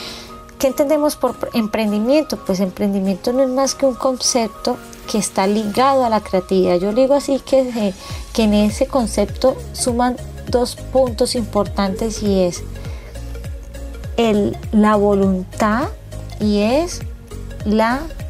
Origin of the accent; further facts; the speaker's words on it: Colombia; nosotros como colombianos a no dejarnos vencer por la adversidad